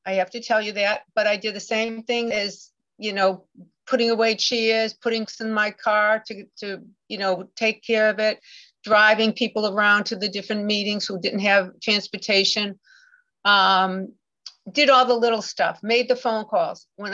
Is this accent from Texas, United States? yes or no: no; Boston, Massachusetts, United States; moved away as an adult; now in Florida, United States; I'm a transplant from the Boston, Massachusetts area. I moved down here permanently into Florida in 2011 to take care of my sick daughter.